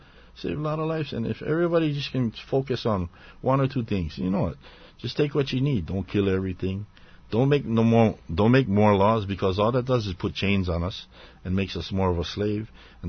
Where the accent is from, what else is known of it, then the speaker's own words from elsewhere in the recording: Florida, United States; And I'm from Florida.